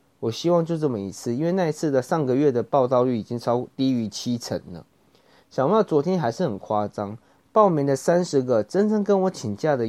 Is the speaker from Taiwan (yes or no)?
yes; Taiwan; 我们台湾人在外面的名，在国际的名声其实不是说很好